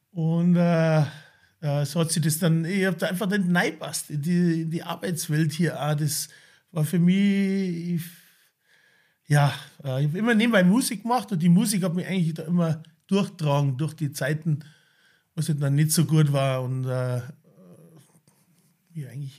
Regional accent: Partenkirchen, Bavaria, Germany; Ja, ich bin in Partenkirchen aufgewachsen.

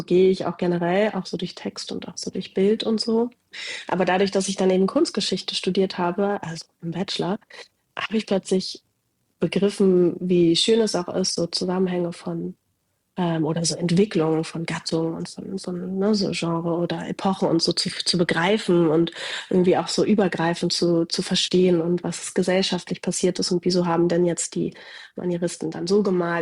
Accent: Berlin, Germany; ich bin ja in Berlin groß geworden auch.

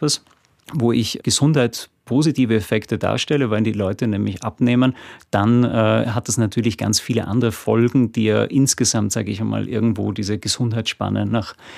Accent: Austria; Ich als Österreicher

